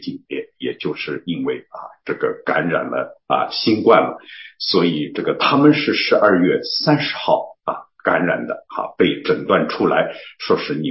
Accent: Shanghai, China; 当时我听的时候，我是上海人啊

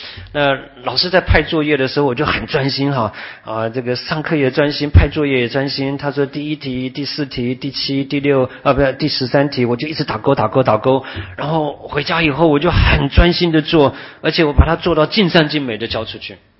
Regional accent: Taiwan; moved away as an adult; now in United States; 我刚来美国的时候，那是1979年哈，我在美国读研究所的时候，我第一个学期刚来啊，你知道我们从台湾来的人

